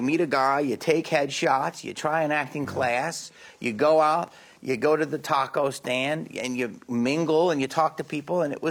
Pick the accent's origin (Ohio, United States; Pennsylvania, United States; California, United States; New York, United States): Pennsylvania, United States; Philadelphia; So I grew up in Philly, right? And so as a young child, you know, my mother would take me on the subway, you know, because she worked downtown.